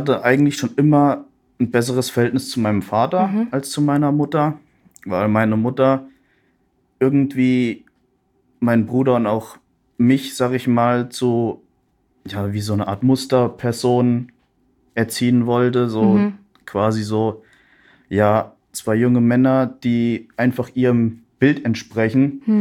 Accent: Hesse, Germany; born there; also born or lived in Cologne; Ich bin im Vogelsberg geboren und wohne da auch noch.

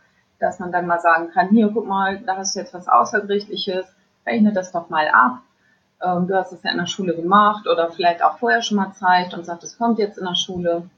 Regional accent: Lower Saxony, Germany; vorher war ich in Farel. Ich komme eigentlich aus Friesland und vom Land.

